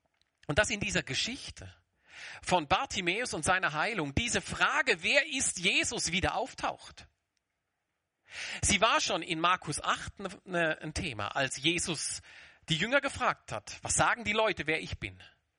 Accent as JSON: {"language": "German", "country": "Germany", "moved": "yes", "lives_now": "Switzerland", "said": "ich komme aus der Schweiz, ursprünglich aus Deutschland, aber ich lebe jetzt in der Schweiz."}